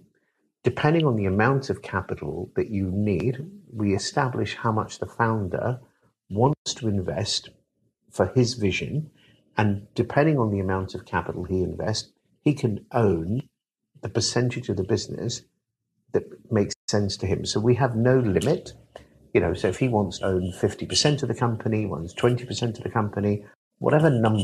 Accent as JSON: {"language": "English", "country": "United Kingdom", "said": "But I'm British, remember"}